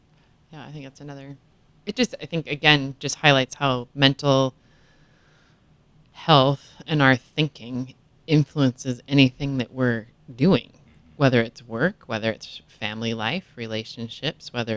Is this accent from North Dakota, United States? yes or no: yes; North Dakota, United States; And I'm from North Dakota, so I'm just going to highlight this